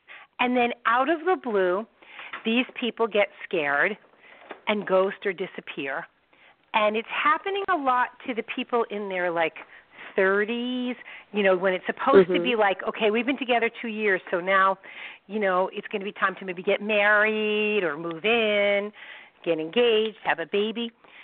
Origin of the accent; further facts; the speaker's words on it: North Merrick, New York, United States; Tomorrow night I have a fundraiser back in my hometown of North Merrick, where I grew up.